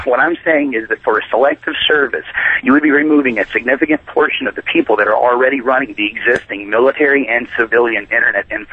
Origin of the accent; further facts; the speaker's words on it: Huntsville, Alabama, United States; I'm from Huntsville, Alabama. We're one of the third largest IT cities in the country behind San Francisco and behind Austin.